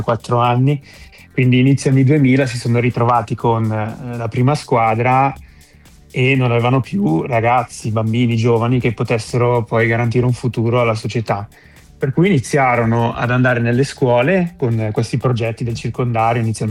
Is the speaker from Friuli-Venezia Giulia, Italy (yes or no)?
no; Sirone, Lombardy, Italy; il mio paese, Sirone, non aveva una squadra di calcio a 11, o meglio, si doveva andare in altri paesi a giocare perché non avevamo il campo